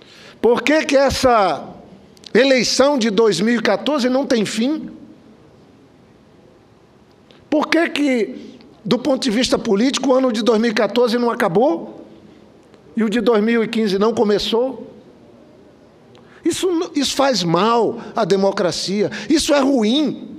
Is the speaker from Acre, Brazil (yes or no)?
yes; Cruzeiro do Sul, Acre, Brazil; Hoje, uma menina de 17 anos tirou o segundo lugar da minha terra, do meu estado, lá de Cruzeiro do Sul